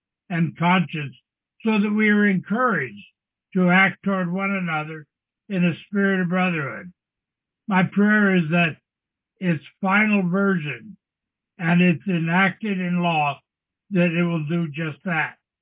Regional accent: Guatemala; I was raised in Guatemala

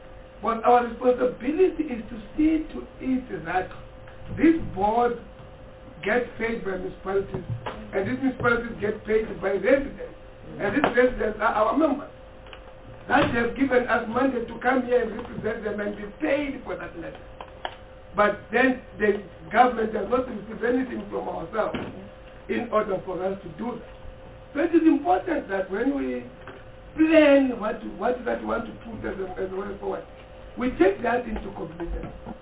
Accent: Bushbuckridge, Mpumalanga, South Africa; in the far rural areas like my hometown in Bushbuck Ridge, or in KZN, in Limpopo and so forth and so on, it's rural municipalities.

